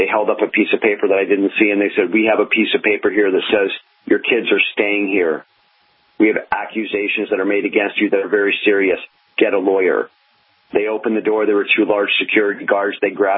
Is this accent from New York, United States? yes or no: yes; New York, United States; also born or lived in Switzerland; I'm a dual citizen. I had an American father and a Swiss mother. So I'm American. I was born in New York. I was raised primarily in America, but spent a lot of my life in Switzerland.